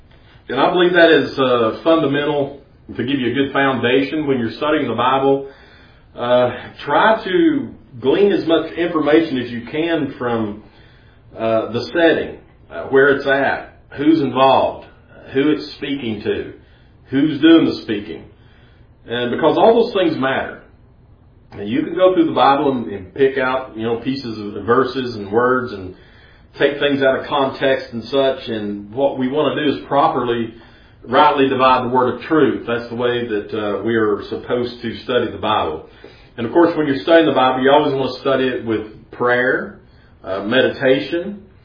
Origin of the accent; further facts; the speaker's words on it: Tennessee, United States; growing up in East Tennessee like I did, I was raised on a kind of a farm.